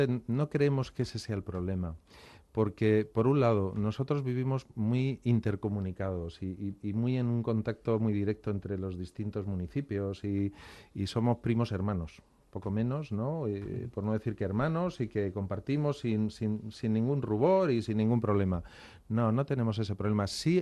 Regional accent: Community of Madrid, Spain; now in La Iruela, Spain; yo soy madrileño. Soy madrileño y yo elegí La Iruela

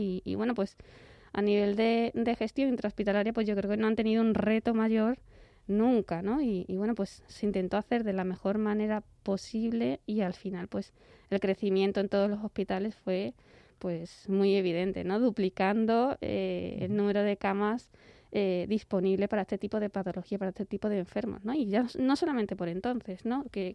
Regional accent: Extremadura, Spain; empecé mi residencia en Badajoz, que yo soy extremeña

